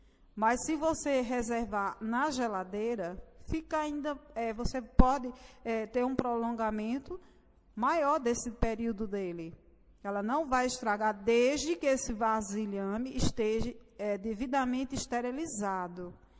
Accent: Northeast Region, Brazil; como nós nordestinos da região conhecemos.

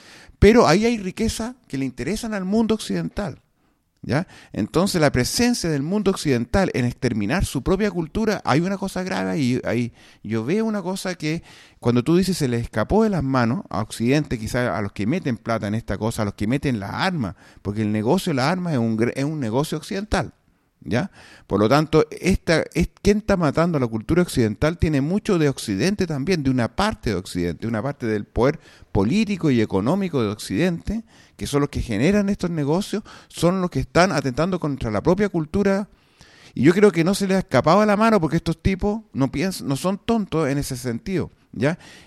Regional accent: Chile; nosotros como chilenos reconocemos como una cultura también de nosotros

